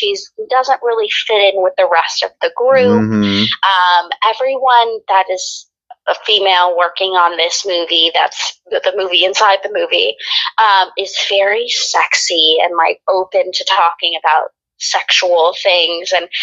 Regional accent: Las Vegas, Nevada, United States; I think too, because I'm originally from Las Vegas where it rains like twice a year.

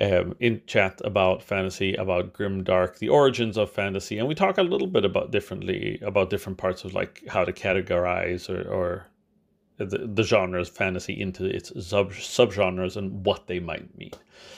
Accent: United States; now in Sweden; I live and work in Sweden, but I'm American.

